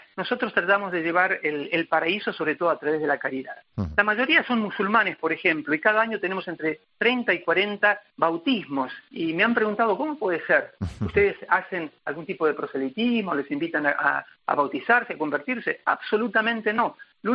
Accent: Argentina; no tengo pensado volver a la Argentina. Me considero ya africano, me considero parte de ellos, pienso como ellos, siento como ellos

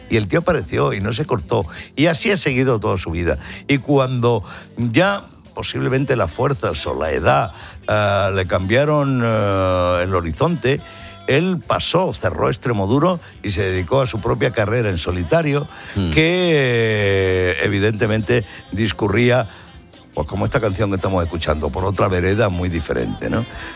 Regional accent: Talavera de la Reina, Castilla-La Mancha, Spain; fue porque daba un concierto en mi tierra, en mi ciudad, en Talavera de la Reina

